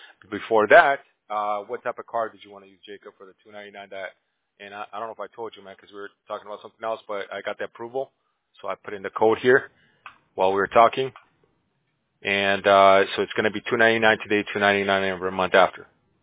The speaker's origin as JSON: {"language": "English", "country": "Bolivia", "first_language": "Spanish", "second_language": "English", "lives_now": "United States", "said": "So I'm from Bolivia, man, so I speak Spanish too, but I got an accent, though."}